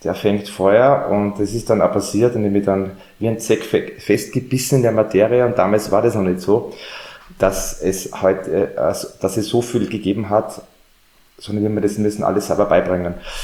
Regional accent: Graz, Styria, Austria; now in Salzburg, Austria; ich bin ja emigriert nach Salzburg, ja, von der Steiermark, ich bin ja Grazer.

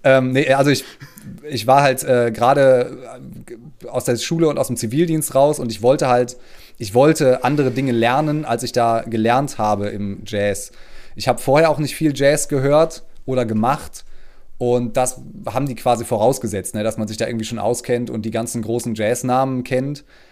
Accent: Duisburg, North Rhine-Westphalia, Germany; also born or lived in Oberhausen; Also geboren wurde ich in Oberhausen und habe dann, glaube ich, auch die ersten 3 Stunden meines Lebens da verbracht. Und danach bin ich in Duisburg aufgewachsen.

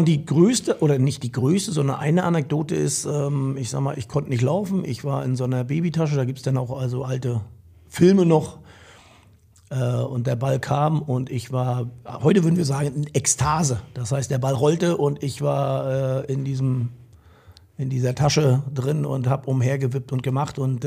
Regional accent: Rostock, Mecklenburg-Vorpommern, Germany; Ja, aber das war, die Rostocker kennst, das war ehemalig Vögenteich.

